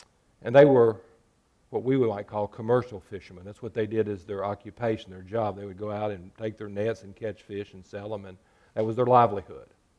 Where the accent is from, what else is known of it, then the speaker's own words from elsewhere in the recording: Vinton, Virginia, United States; I was born in West Virginia and lived there until I was 8, and then we moved to Vinton, and I sort of grew up in this area.